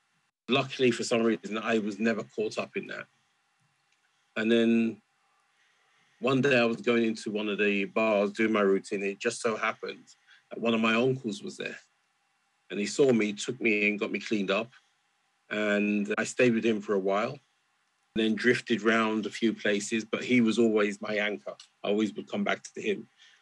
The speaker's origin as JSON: {"language": "English", "region": "England", "country": "United Kingdom", "said": "and I was from England as well."}